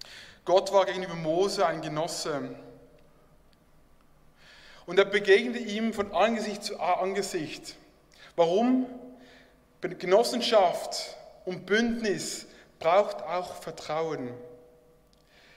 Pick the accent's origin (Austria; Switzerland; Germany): Switzerland; Basel, Basel-Stadt; Und ich komme aus Basel und wir mögen die Zürcher auch nicht.